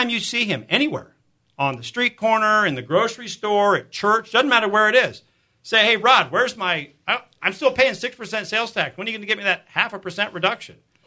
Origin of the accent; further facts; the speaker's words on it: Idaho, United States; But I'm from Southeast Idaho.